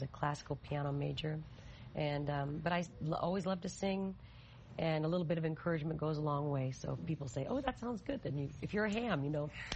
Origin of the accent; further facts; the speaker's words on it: Omaha, Nebraska, United States; also born or lived in Bay Area / Minneapolis / Kansas City; I was from Omaha, and from Omaha, but I also spent some time in the Bay Area. I spent some time in Minneapolis and then to Kansas City